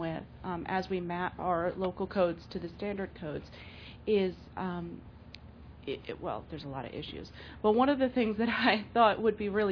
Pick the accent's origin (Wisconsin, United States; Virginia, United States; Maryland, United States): Virginia, United States; from Virginia, and I have a comment and a question.